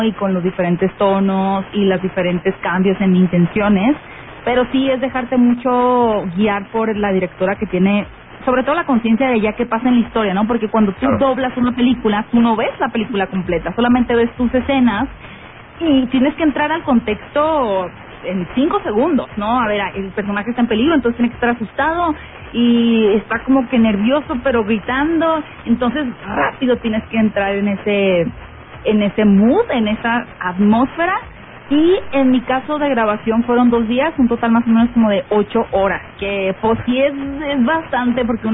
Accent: Hermosillo, Sonora, Mexico; Fíjate que no hubo una cuestión de acento, a pesar de que pues yo soy norteña de Hermosillo

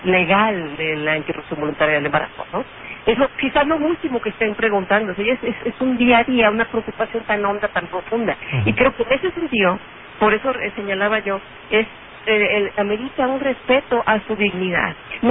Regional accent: Mexico; a mí como persona, como ciudadana, mexicana

